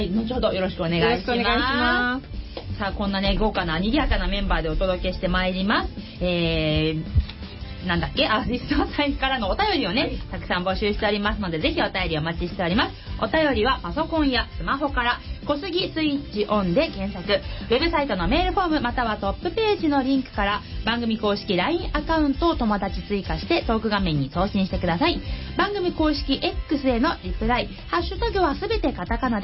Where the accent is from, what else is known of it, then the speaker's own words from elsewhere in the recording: Kawasaki, Kanagawa, Japan; 本日のメインパーソナリティは、川崎生まれ川崎育ち、自称 … のリーダー、かじったハートは仲間の証、気をつけないとあなたのハートもガブッと食べちゃうぞ、